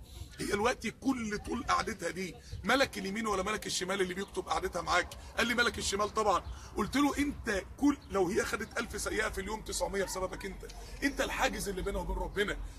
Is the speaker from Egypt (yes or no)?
yes; Mansoura, Dakahlia, Egypt; انا من المنصوره اصلا، يعني انا ربنا جايبني هنا 3 ساعات عشانك،